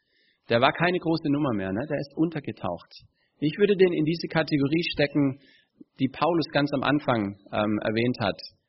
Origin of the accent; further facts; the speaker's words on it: Stuttgart, Baden-Württemberg, Germany; Also ich komme nicht aus Brasilien, Kakao, ich komme aus Stuttgart.